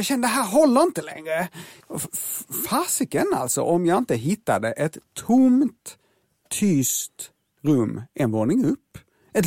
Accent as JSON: {"language": "Swedish", "country": "Sweden", "said": "Och jag berättade att jag var från Sverige och jag satt och jobbade."}